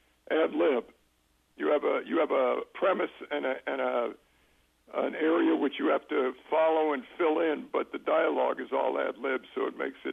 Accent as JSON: {"language": "English", "region": "California", "country": "United States", "said": "I'm from California."}